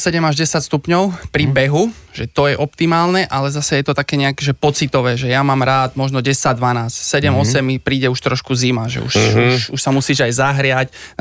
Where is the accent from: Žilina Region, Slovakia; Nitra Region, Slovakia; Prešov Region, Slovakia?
Žilina Region, Slovakia; Námestovo; ja som z Oravy, takže všetky oravské, čo sa dá, pôjdem sa niekde ukázať